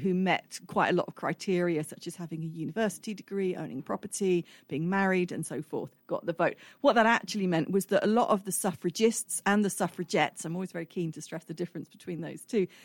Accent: South West England, United Kingdom; also born or lived in Nottingham / London; now in Bristol, United Kingdom; So I moved to Bristol. I'm originally from the Southwest

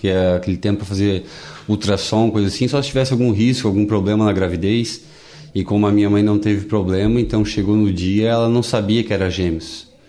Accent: Lauro Müller, Santa Catarina, Brazil; nasci em Lauro Miller em 81, cresci aqui, participei a minha infância inteira aqui em Lauro Miller, nos anos 80, 90

